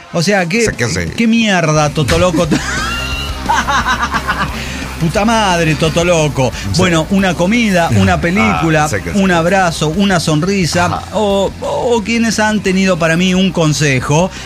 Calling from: Mexico City, Mexico; de Ciudad de México.

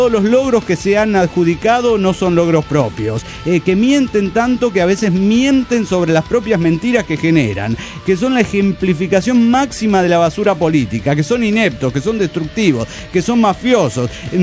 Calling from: Santa Rosa, La Pampa, Argentina; Soy la bruja de Santa Rosa, Argentina

